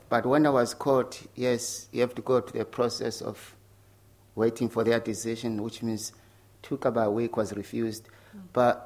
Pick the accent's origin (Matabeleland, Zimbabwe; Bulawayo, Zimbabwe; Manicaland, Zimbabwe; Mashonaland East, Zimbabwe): Matabeleland, Zimbabwe; Yes, I'm from Zimbabwe. This question has been asked all the time. My problem, my life in Zimbabwe started in 1983. I'm from Matabeleland.